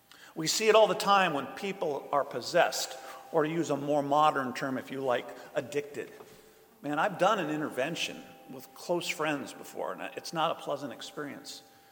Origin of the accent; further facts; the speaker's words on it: Midwest, United States; There's an expression that I grew up with in the Midwest that sums it up pretty nicely.